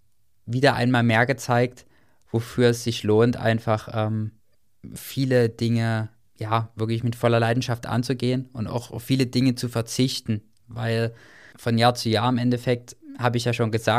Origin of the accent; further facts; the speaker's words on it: Dresden, Saxony, Germany; Und dann natürlich noch das goldene Oval bei uns zu Hause in Dresden.